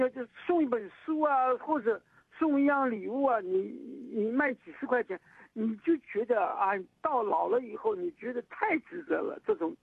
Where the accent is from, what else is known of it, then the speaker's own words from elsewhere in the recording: Shanghai, China; 因为我是上海人嘛